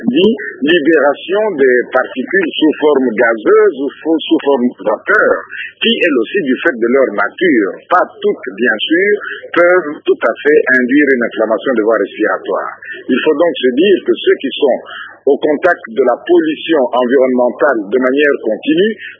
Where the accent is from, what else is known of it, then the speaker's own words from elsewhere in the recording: Kinshasa, DR Congo; de prendre chez nous à Kinshasa